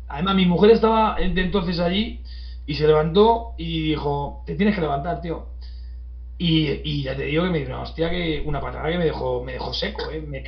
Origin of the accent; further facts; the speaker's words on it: Torrejón de Ardoz, Community of Madrid, Spain; yo soy aquí de Torrejón de Ardoz, y en mi época estaba muy de moda el tema